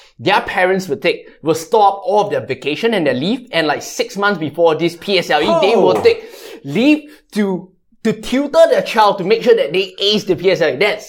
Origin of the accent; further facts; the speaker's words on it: Singapore; So, I'm born and bred in Singapore, right?